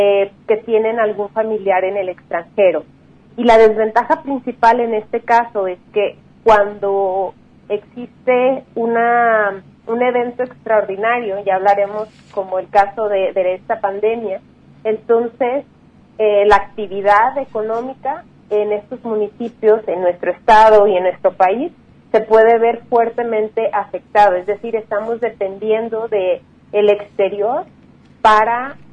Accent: Jutla, Jalisco, Mexico; orgullosamente puedo mencionar mi pueblo de Jutla, el número 19

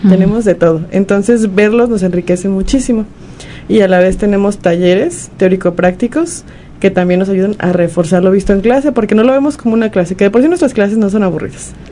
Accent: Mexico City, Mexico; Creo que ya todos se conocía como la chilanga de aquí

